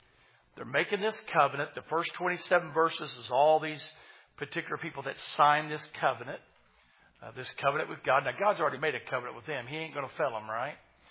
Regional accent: Oklahoma, United States; Of course, I'm from Oklahoma. I don't realize they grow tobacco, you know, there in Kentucky.

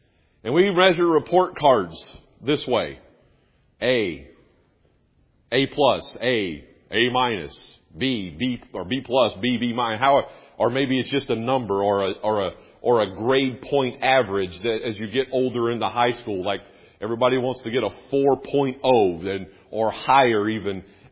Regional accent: North Carolina, United States; I didn't appreciate growing up in North Carolina, and I didn't grow up on the coast, but, you know, I grew up, you know, in the southeast

